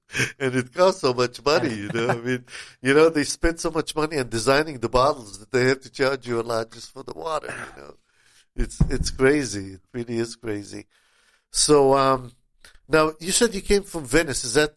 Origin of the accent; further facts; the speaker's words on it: Tel Aviv, Tel Aviv District, Israel; moved away; I'm originally from Tel Aviv, and there also it's the city that never sleeps. You know. And I don't understand how people, I mean, I haven't lived there in 48 years